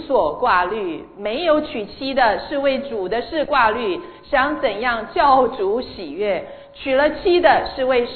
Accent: China; 尤其我们从中国来的这个

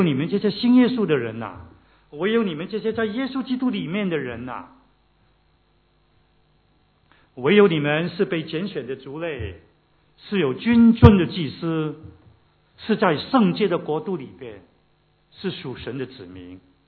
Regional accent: Guangdong, China; 我们广东人有一句话

